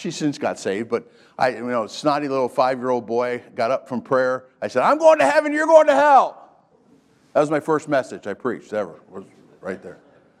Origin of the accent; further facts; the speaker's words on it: Pennsylvania, United States; I'm from Eastern Pennsylvania. I'm an only child.